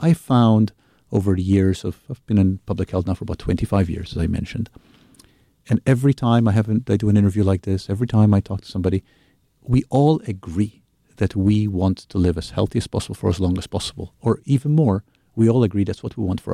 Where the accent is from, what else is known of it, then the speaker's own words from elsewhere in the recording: Malta; moved away as an adult; I'm from Malta originally. I was born and raised in Malta, which is, for anybody who doesn't know Malta, it's a small island, Mediterranean.